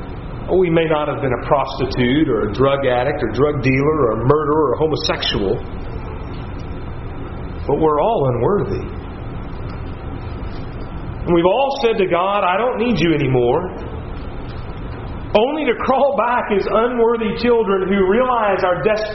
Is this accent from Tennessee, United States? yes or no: yes; Tennessee, United States; In my home state of Tennessee, we have hills.